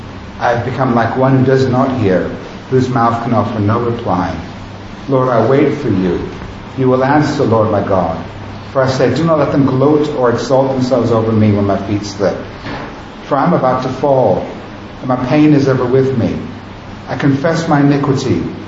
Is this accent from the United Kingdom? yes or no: no; United States; I'm an American, and I don't express my inner life that much.